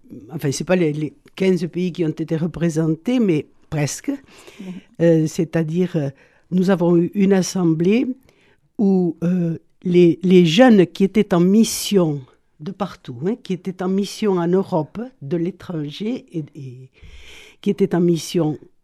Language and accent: French; Venezuela; De Venezuela.